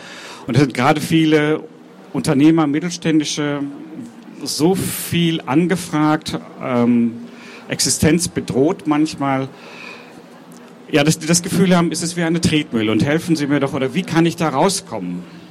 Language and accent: German; Münster, North Rhine-Westphalia, Germany; ich komme aus Münster, wohne da, wenn ich denn mal da bin